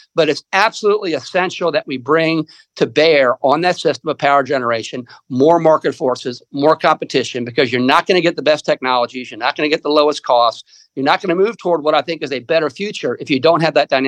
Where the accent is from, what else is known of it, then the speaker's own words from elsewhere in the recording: Maryland, United States; is prone to a lot of the things that you saw happen in Chesapeake Bay back when I was growing up in Maryland.